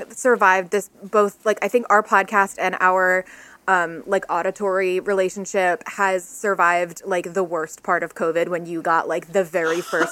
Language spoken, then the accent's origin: English; Rhode Island, United States; Yeah, I am from Rhode Island, so perfect.